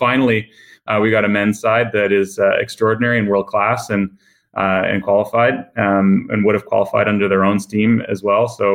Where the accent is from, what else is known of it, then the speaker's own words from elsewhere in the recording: Toronto, Ontario, Canada; born there; And I was born in Toronto. Like, I'm a Toronto sports fan